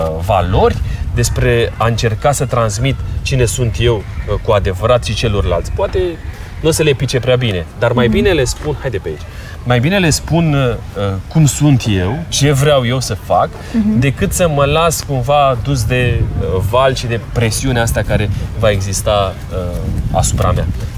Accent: Romania; Prejudecata faptului că noi suntem români și poate n-am avut cea mai bună reputație în țările din Occident.

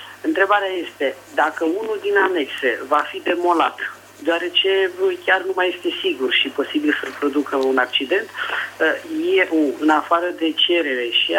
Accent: Bucharest, Romania; sunt din București

